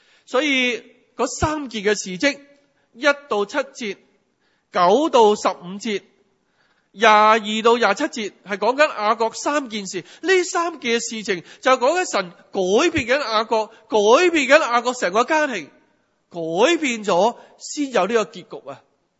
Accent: China; 对于我们中国人来讲是不是不得了啊

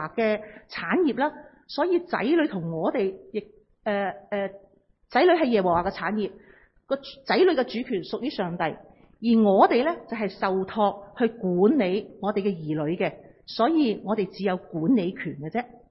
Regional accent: China; 我哋中國人咧對孩子咧

